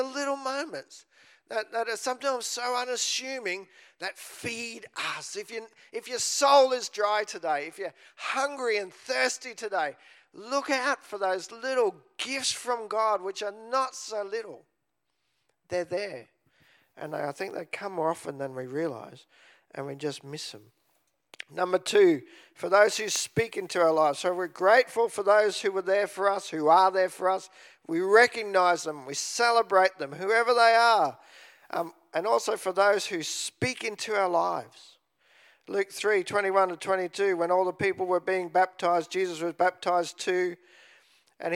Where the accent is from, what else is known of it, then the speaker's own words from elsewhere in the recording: Australia; because I'm beautifully Australian.